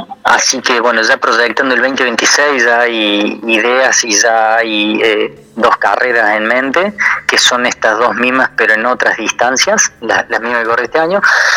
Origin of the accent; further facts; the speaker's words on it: Villa Allende, Córdoba, Argentina; Y más siendo gente, somos todos de Villa Allende.